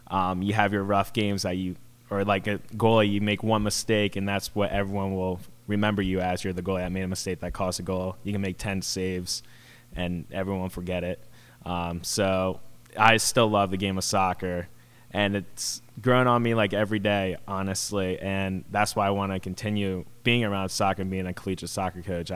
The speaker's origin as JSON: {"language": "English", "town": "Harrisburg", "region": "Pennsylvania", "country": "United States", "said": "Like I said, I'm from Harrisburg, so it's not too far from here, so I'm definitely a homebody."}